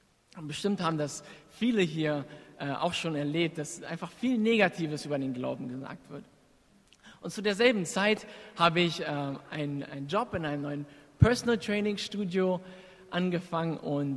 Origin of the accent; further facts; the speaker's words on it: Berlin, Germany; born there; Ich bin in Berlin geboren, habe lange woanders gelebt und habe dann 3,5 Jahre wieder in Berlin gelebt und hier studiert. Und das letzte Jahr habe ich in Boston in der USA verbracht